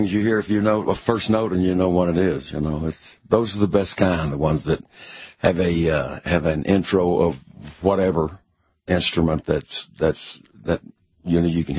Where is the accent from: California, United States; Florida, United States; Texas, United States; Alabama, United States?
Texas, United States; Lubbock; I grew up in Lubbock, Texas.